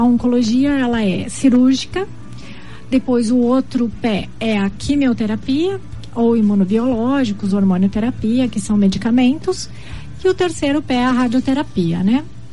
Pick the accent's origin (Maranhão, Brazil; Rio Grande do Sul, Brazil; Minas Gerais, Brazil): Rio Grande do Sul, Brazil; moved away as an adult; now in Dourados, Brazil; Há 13 anos, vai fazer 14 anos já. Eu nasci no Rio Grande do Sul.